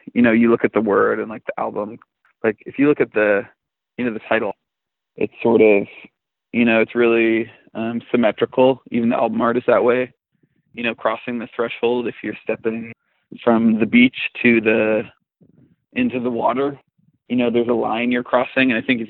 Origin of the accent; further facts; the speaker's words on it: Alberta, Canada; I grew up in Alberta.